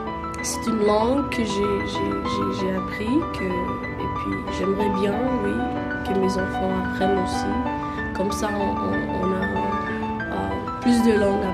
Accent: Djibouti; now in Canada; Oui, j'étais né en autre pays. Je viens de Djibouti.

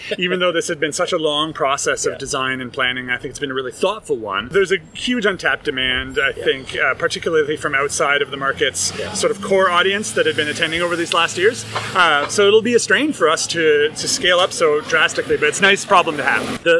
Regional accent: Ontario, Canada; So I grew up in Mennonite country in southern Ontario, where farmers markets are very much a fixture of your lifestyle, as a gathering space.

